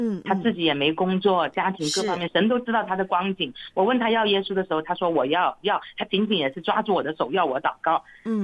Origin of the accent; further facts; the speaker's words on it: Zhejiang, China; moved away as an adult; now in Qingyuan, China; 对，我是浙江那边过来的，我来清远20多年。